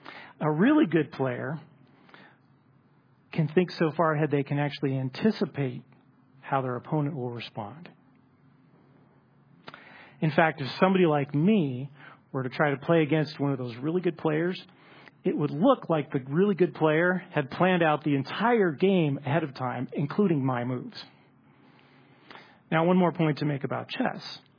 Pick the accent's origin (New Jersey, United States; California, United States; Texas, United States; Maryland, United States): California, United States; Los Angeles; Overall, 1984 was kind of a fun year to be a kid growing up in Los Angeles where I did.